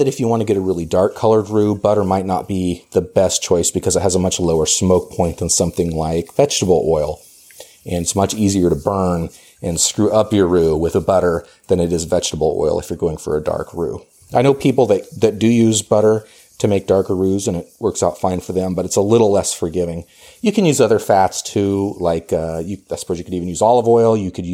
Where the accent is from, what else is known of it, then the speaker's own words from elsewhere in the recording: Oregon, United States; I don't even know where else I would have had a shrimp etouffee growing up in Oregon.